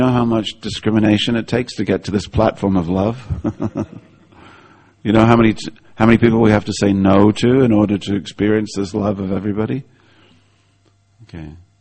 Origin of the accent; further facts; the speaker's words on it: England, United Kingdom; as it got closer, being an Englishman, okay, I wound down my window to pat the dog.